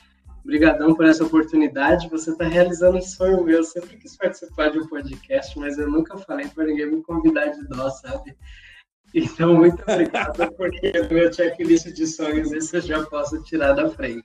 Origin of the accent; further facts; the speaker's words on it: Brazil; Até porque nós somos brasileiros e o fim do mundo é só o café que a gente toma de manhã.